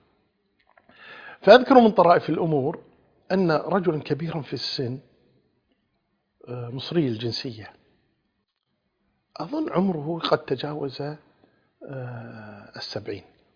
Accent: Kuwait; قلت في مثال عندنا في الكويت يقول قابل الصياح بالصياح

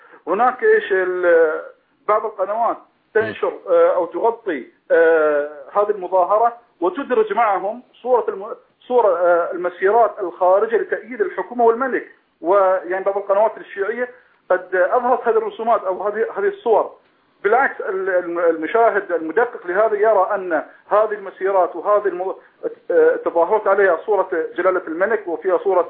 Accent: Bahrain; بخلاف عندنا في البحرين

